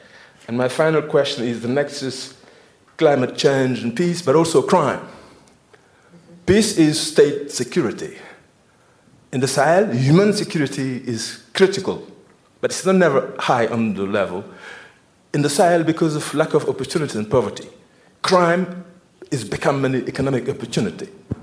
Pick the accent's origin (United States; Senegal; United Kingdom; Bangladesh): Senegal; from Timbuktu Institute in Senegal.